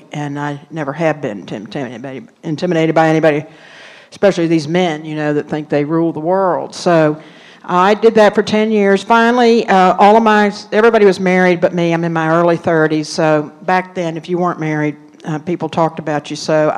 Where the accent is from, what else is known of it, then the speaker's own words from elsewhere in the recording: North Carolina, United States; born there; I was born in North Carolina, back at a time where women were teachers, nurses, or secretaries.